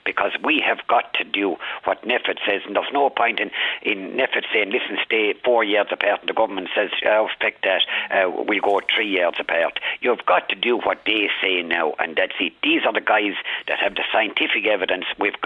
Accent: Ireland; and as Irish people, that's my look, I'm only an ordinary Joe Soap

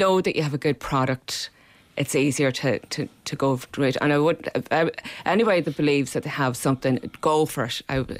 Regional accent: Monaghan, Ulster, Ireland; I am from Monaghan, not Cavan

